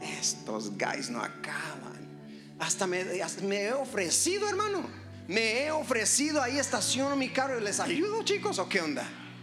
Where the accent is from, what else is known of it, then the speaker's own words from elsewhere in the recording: Mexico; Tú sabes que como buenos mexicanos siempre we make it happen, pase lo que pase.